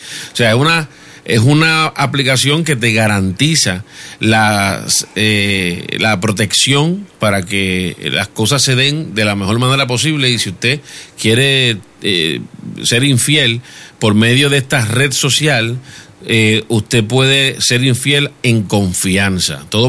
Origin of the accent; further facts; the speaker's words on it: Puerto Rico; Yo soy boricua y yo no estoy en esa lista, para que sepa.